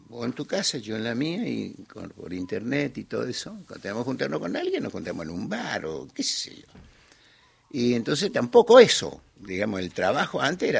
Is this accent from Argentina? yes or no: yes; Villa Elisa, Argentina; Y vengo de Villa Elisa, sí.